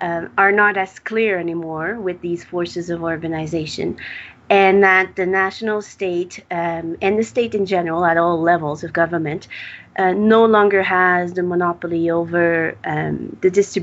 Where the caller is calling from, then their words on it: Mexico City, Mexico; So I'm speaking here from Mexico City